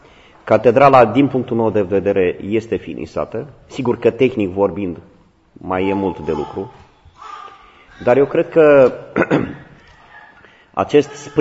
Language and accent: Romanian; Romania; așa suntem noi ca români